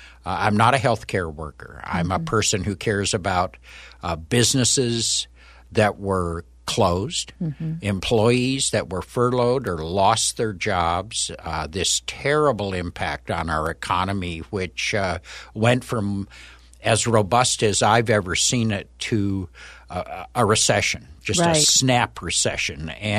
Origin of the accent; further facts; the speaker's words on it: Spokane Valley, Washington, United States; I'm originally from the Spokane Valley, kind of between Spokane and Post Falls, Idaho. It's now one of the larger cities in Washington, but at the time is a rural area outside of Spokane.